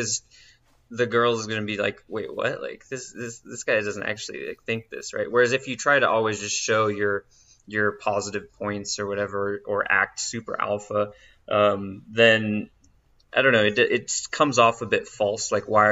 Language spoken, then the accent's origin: English; Oregon, United States